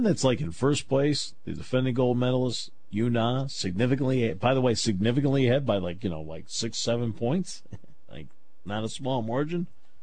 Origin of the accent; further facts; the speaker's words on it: New England, United States; I don't ski, even though I grew up in New England, so I was around it all the time.